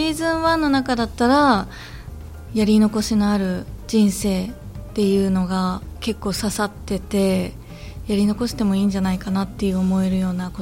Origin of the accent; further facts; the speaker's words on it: Iwaki, Fukushima, Japan; 私も生まれ育った町でこうして私の出た作品が上映される